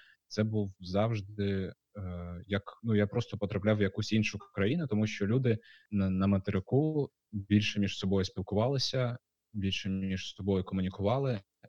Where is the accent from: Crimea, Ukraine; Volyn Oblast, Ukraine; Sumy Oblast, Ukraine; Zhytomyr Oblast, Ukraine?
Crimea, Ukraine; ми росли в Криму, а Крим, є така оця говірка така кримська